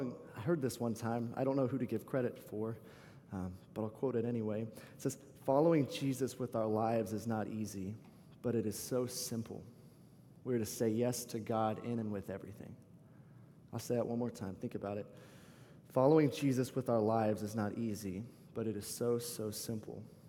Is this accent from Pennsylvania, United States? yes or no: no; Texas, United States; I'm from Texas and love Texas, but Houston, Houston is a fun place to be.